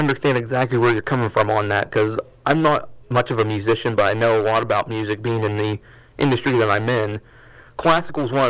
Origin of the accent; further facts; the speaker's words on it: West Virginia, United States; We're from West Virginia, and about 10 minutes from where our college is at, there is the Wheeling Symphony.